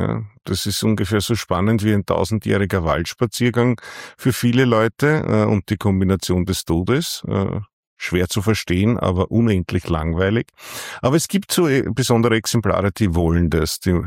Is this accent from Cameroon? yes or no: no; Stockerau, Lower Austria, Austria; Aufgewachsen bin ich ungefähr 200 Meter von da, wo ich heute wohne, also im Elternhaus in Stockerau. Ist eine kleine Ortschaft, ich sag so 18.000 Einwohner in der Größenordnung, in der Nähe von Wien, halbe Stunde von Wien entfernt.